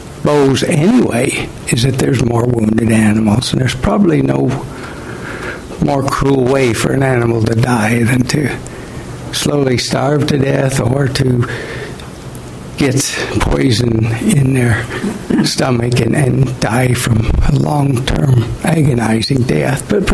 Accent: Idaho, United States; So I was born and raised in Idaho. I was born on a range.

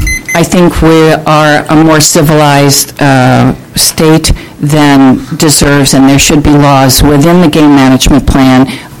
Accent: Seattle, Washington, United States; I'm from Seattle, Washington.

